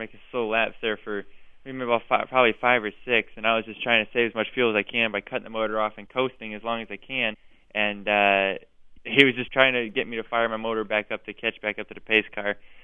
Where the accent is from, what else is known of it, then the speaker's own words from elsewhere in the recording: Connecticut, United States; born there; You know, I was born in Connecticut, so to get your first win there with you know, your family and friends around is really neat.